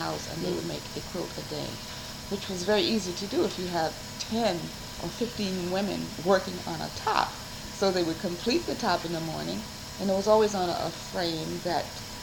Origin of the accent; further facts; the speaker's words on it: Springfield, South Carolina, United States; born there; I was born in Springfield, South Carolina, January 9th, 1939.